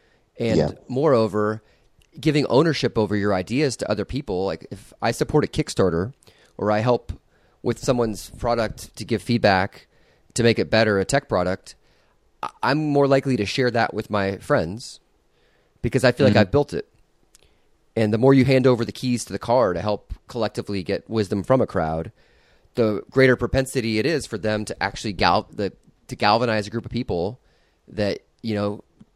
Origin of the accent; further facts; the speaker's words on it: Iowa, United States; I grew up in Iowa. I say woods.